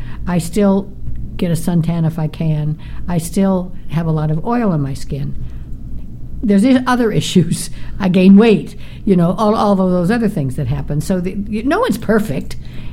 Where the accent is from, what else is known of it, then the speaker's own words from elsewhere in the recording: Las Vegas, Nevada, United States; Well, and the thing is, I grew up in Las Vegas. I mean, you know, my father had the Thunderbird Hotel